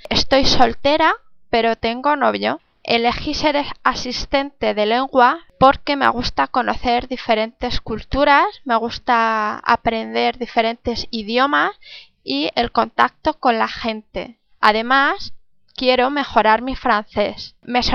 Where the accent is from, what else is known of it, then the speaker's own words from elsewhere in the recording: Madrid, Community of Madrid, Spain; Soy de Madrid, España. … Tengo 23 años y en mayo cumpliré 24 años.